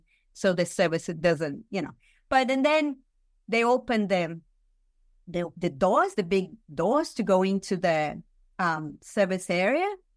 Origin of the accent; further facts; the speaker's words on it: São Paulo, Brazil; English is a second language; So I grew up in Sao Paulo, a megalopolis, even at that time. And I went as an exchange student to the U.S. and I learned English there.